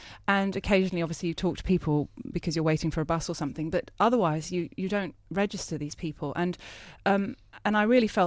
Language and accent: English; United Kingdom; I'm a British artist.